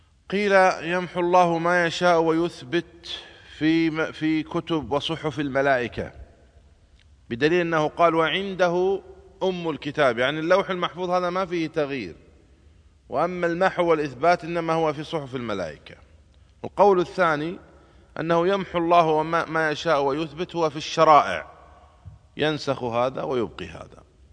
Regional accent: Al-Ahsa, Eastern Province, Saudi Arabia; born there; من الأحساء الشقيق حيث مسقط رأسي.

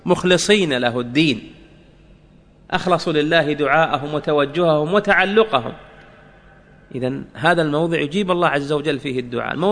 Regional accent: Saudi Arabia; احنا عندنا في السعوديه نوديه الطائف

